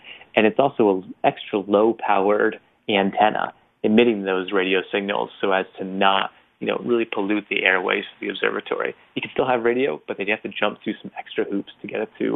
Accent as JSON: {"language": "English", "region": "Connecticut", "country": "United States", "said": "I'm from Connecticut"}